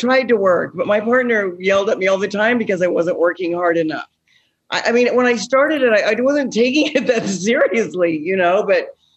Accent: Wichita, Kansas, United States; I'm in Wichita, Kansas. This is my hometown.

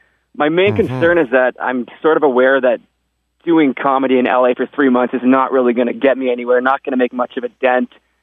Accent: Canada; my main thing is I'm Canadian, but I'd like to stay in the U.S. for an extended period of time.

